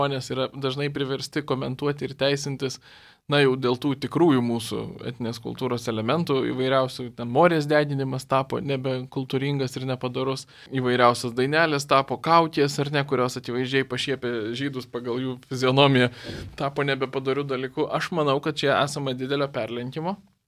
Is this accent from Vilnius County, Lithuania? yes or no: yes; Vilnius, Vilnius County, Lithuania; Aš augau jau nepriklausomybę kūrusioje Lietuvoje, Vilniuje. Ir mes irgi turėjom labiau rusakalbius, labiau lietuviškai kalbančius kiemus. Aš, pavyzdžiui, nepramokau rusų kalbos. Manau labiausiai todėl, kad užaugau lietuviškai kalbančiam kieme.